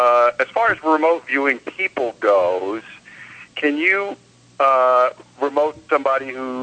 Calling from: California, United States; I'm calling from California.

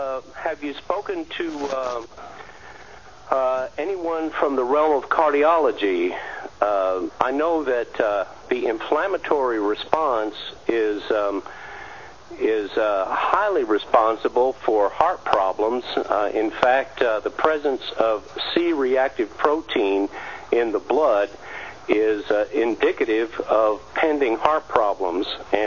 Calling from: Georgia, United States; I'm from Georgia.

